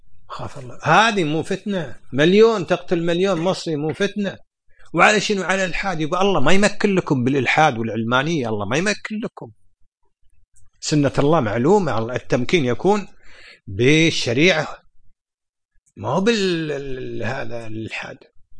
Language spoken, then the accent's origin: Arabic; Kuwait; لكن الناس يعني عندنا في الكويت يعني يقدرون حتى الغير كويتي